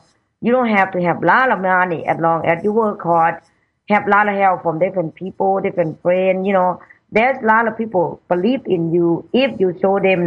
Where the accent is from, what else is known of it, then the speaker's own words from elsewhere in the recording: Thailand; English is a second language; moved away; I was poor from Thailand, you know, grew up in Thailand. My family didn't have nothing. We traveling like a gypsy.